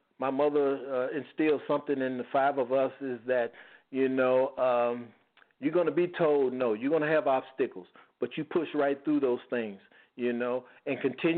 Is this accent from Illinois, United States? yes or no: yes; Chicago, Illinois, United States; when I was growing up in Cabrini, we didn't call the police when we had problems.